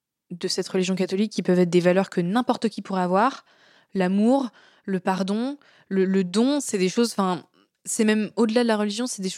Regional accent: Le Raincy, Île-de-France, France; J'ai grandi majoritairement ici, au Rincy, dans cette maison.

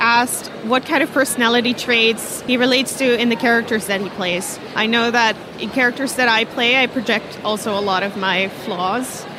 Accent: Netherlands; English is a second language; I'm from the Netherlands

